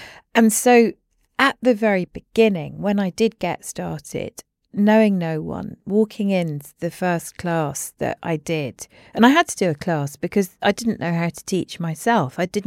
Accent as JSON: {"language": "English", "town": "Edinburgh", "region": "Scotland", "country": "United Kingdom", "tie": "born or raised there", "said": "I grew up in Edinburgh, you know, it's the place I still call home, along with London."}